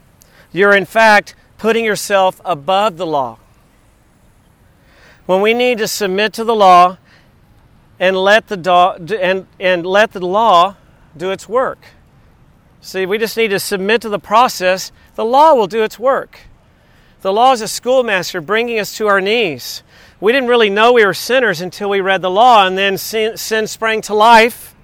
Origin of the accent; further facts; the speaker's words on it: Midland, Texas, United States; just because I was from Texas, just because my dad is a quail hunter, and I was born in Midland, and my dad is an oil man